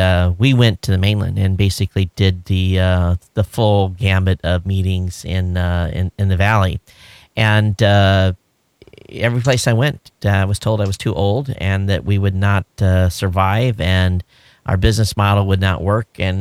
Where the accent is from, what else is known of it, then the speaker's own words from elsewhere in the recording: Quincy, Michigan, United States; I grew up in Michigan and went to a little school called Quincy.